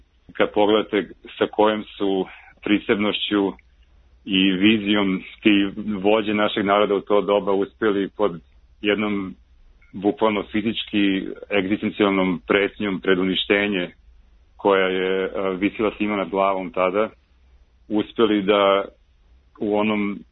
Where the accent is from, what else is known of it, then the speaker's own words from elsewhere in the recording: Belgrade, Serbia; moved away; also born or lived in Moscow; ali sam Srbin, odrastao u Beogradu, rođen sam u Moskvi i kao dečak u Beogradu